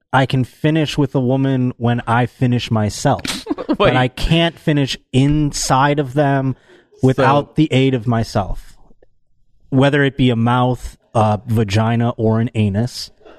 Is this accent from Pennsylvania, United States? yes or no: no; Buffalo, New York, United States; Well, I'm actually going to be in my hometown, Buffalo, New York, on November 6th at Helium Comedy Club.